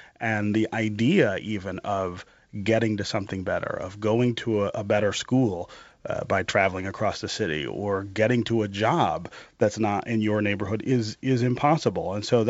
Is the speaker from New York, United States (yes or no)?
no; Detroit, Michigan, United States; born there; the neighborhood where I was born here in Detroit on the west side, a place that's pretty much been forgotten, to be honest.